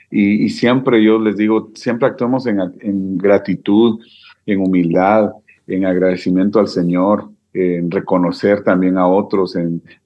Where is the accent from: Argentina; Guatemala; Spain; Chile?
Guatemala; yo, pues te soy sincero, como chapín soñador, sí, soñaba